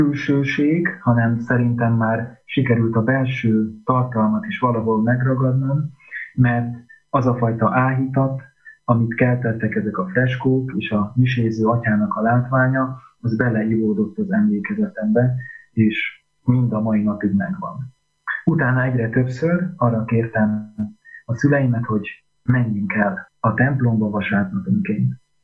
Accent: Hungary; A családom kagymári eredetű … ez a kis település az ország déli határa mentén található, és ott nevelkedtem fel.

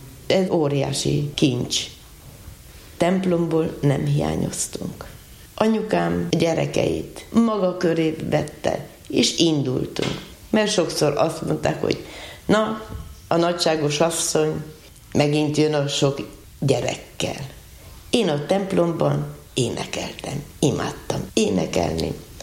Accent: Florești, Cluj County, Romania; a 7 gyerek közül én, mint az 5. születtem Százfenesen, a többiek Kolozsvárot, mert Kolozsvárról távoztak ki édesanyámék, hogy udvarunk legyen, hogy a gyerekeket jól tudják nevelni. Városiból vidékiek

